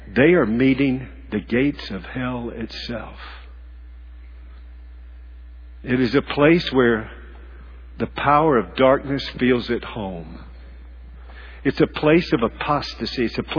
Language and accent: English; Charlotte, North Carolina, United States; Now, I don't know about you, but I grew up in Charlotte. No, I grew up all over the place, but most of it in Charlotte.